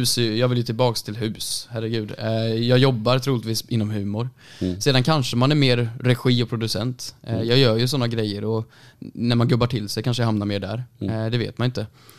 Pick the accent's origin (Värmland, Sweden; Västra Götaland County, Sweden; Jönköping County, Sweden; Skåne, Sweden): Värmland, Sweden; now in Stockholm, Sweden; för jag flyttade hit för 2 år sedan från Värmland.